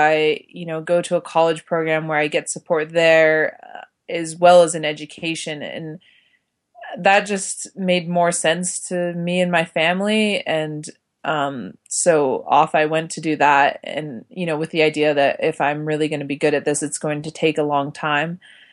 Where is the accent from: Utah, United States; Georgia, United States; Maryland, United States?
Utah, United States; Park City; Yeah, so I grew up in Park City, Utah. And so, I mean, alpine skiing is for sure a way of life there.